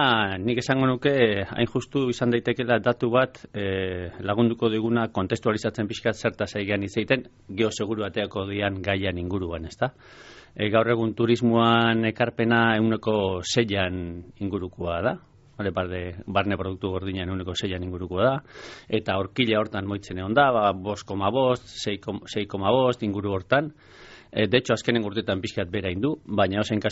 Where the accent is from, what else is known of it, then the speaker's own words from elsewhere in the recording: Basque Country, Spain; ni adibidez Gipuzkoarra naiz, Donostin dana badakigu